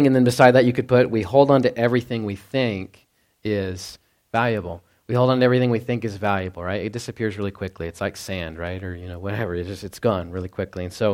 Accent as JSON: {"language": "English", "region": "Texas", "country": "United States", "tie": "born or raised there", "said": "So, you know, growing up in Texas, you know, you hear the word rust"}